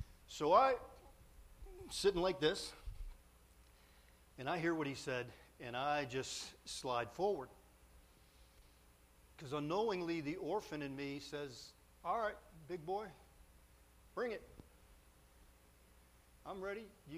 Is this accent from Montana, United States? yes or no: no; New Orleans, Louisiana, United States; I grew up in New Orleans. I worked on Bourbon Street as a 14-year-old.